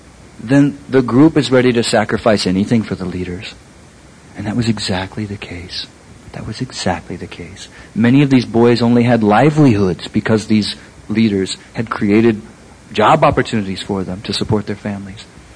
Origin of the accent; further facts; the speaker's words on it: Indianapolis, Indiana, United States; now in Colorado, United States; When I was a young person, though I live in Colorado now, I grew up in Indianapolis.